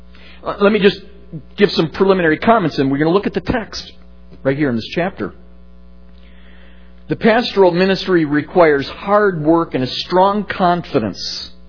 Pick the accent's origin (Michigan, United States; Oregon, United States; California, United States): Michigan, United States; Livonia; Now, I grew up over in Livonia. Some of you may know where that's at.